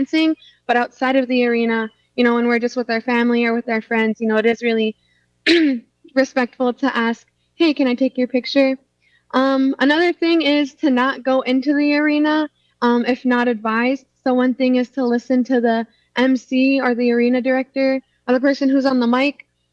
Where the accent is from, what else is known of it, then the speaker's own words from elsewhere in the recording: Lac du Flambeau, Wisconsin, United States; I'm Bear Clan from Lac de Flambeau, Wisconsin.